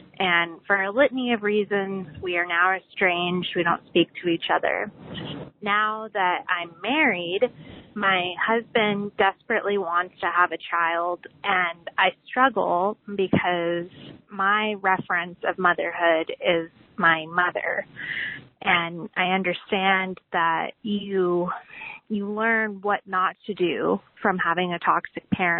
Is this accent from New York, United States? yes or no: no; Arizona, United States; And I'm from Arizona.